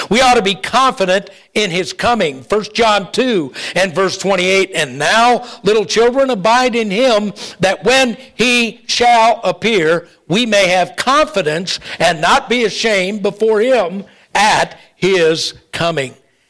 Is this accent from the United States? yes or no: yes; Oakland, California, United States; born there; now in Texas, United States; dad used to always tell us I was conceived in Port Arthur, Texas, and born in Oakland, California. I was born in Oakland. It took me a while, but I got back to Texas as quick as I could.